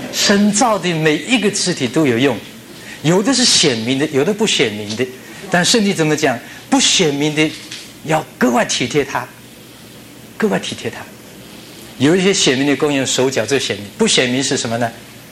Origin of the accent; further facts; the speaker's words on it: China; 我们中国人讲中英文一起来。